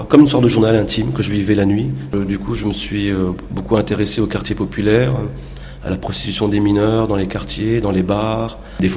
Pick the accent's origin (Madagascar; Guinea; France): Madagascar; en tant que malgache, c'est-à-dire malgache revenu au pays